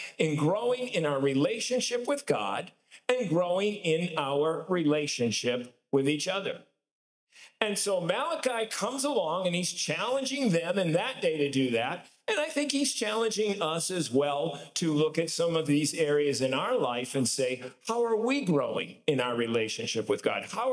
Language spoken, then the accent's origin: English; Boston, Massachusetts, United States; Those of you who know me know I grew up in Boston.